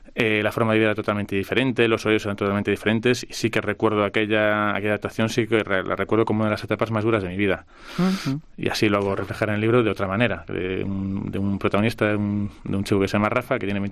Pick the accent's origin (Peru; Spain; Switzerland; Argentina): Switzerland; Yo crecí en Suiza